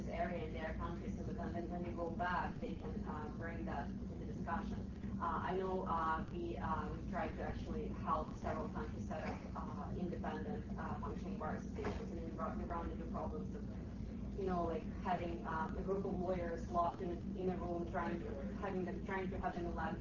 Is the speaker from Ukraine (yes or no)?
yes; Ukraine; Ukraine, originally.